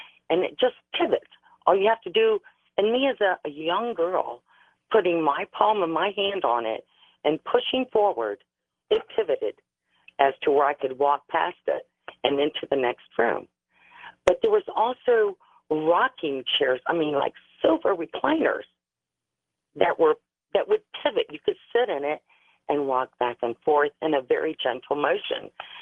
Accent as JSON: {"language": "English", "town": "Miami", "region": "Florida", "country": "United States", "tie": "born there", "said": "I was born in Miami. I am actually 56 years old."}